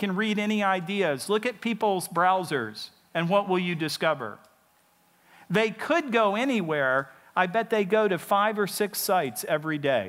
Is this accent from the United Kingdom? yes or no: yes; United Kingdom; And people keep telling us we're selfish because my demographic group in Britain is dying out.